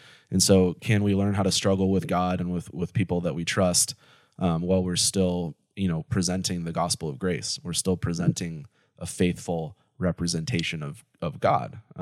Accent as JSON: {"language": "English", "country": "United States", "tie": "born there", "said": "I was born in America and that's why I have access to the gospel and other people don't"}